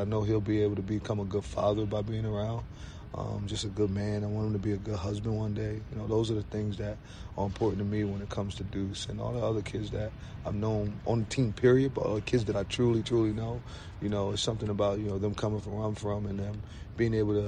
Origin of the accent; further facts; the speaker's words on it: Camden, New Jersey, United States; I'm from Camden, New Jersey.